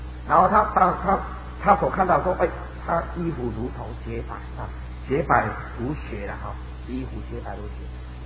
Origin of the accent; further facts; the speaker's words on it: Taiwan; 尤其我们台湾人更是可以接受